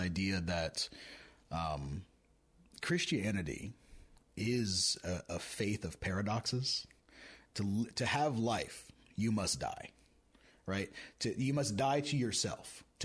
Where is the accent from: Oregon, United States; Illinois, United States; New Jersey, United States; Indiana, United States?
Indiana, United States; I was born and raised in Indiana.